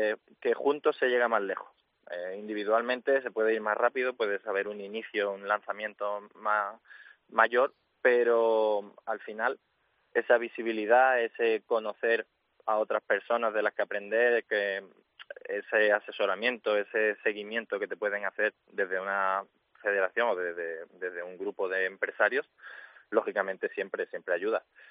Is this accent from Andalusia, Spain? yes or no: yes; Málaga, Andalusia, Spain; now in Segovia, Spain; Yo llegué a Segovia porque yo soy de Málaga y con los destinos militares, pues bueno, he estado en diferentes sitios, entre ellos en Segovia, porque estuve en la academia de, uh-huh, de 2013 a 2016. Entonces yo volví a Segovia en 2022